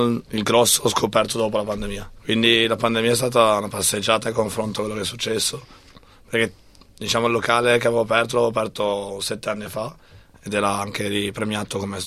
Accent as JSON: {"language": "Italian", "region": "Piedmont", "country": "Italy", "said": "io sono del Piemonte, quindi un piccolo paese in Piemonte nel nord Italia."}